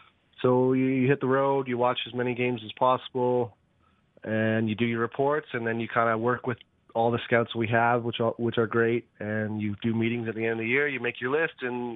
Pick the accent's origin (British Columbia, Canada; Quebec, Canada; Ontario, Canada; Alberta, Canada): Alberta, Canada; Calgary; I grew up in Calgary. Two kind of cool things that really built my love for hockey is, one, I lived on a road called Bowness Road in northwest Calgary, and it was just a regular suburb road